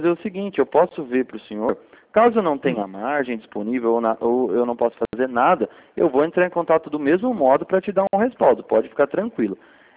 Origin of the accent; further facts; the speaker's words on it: Cordeirópolis, São Paulo, Brazil; Eu sou de Cordeirópolis